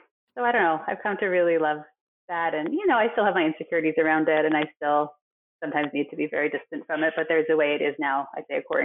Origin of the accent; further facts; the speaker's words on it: New York, United States; You know, I grew up in Westchester, which has a lot of Jews, and everyone I knew was more observant than we were, or than I was.